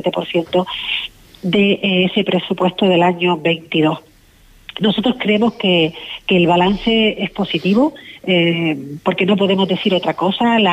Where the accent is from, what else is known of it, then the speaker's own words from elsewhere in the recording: Canary Islands, Spain; como canarios y canarias